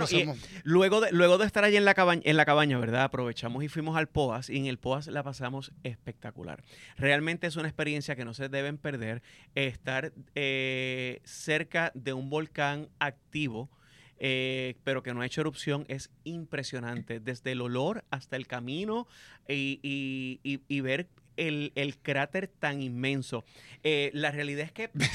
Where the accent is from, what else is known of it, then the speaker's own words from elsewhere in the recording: Puerto Rico; Como puertorriqueños al fin teníamos que saber qué era lo que estaba pasando